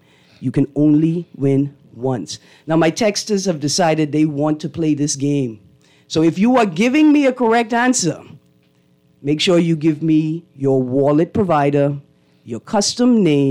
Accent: Bahamas; born there; So yeah, I was born in the Bahamas, but I have the means to travel wherever I want in the world.

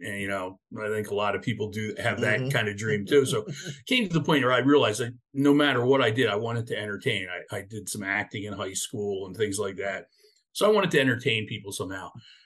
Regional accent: Philadelphia, Pennsylvania, United States; Growing up in the Philadelphia area, became a huge hockey fan.

